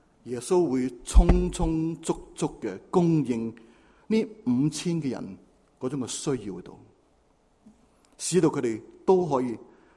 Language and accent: Chinese; China; now in Los Angeles, United States; 我们中国人呢吃饭呢是有张台，多数是圆台的，我们中国人喜欢圆台，那就坐低一起吃饭。那就北美居住的人呢，好像我们在美国在洛杉矶住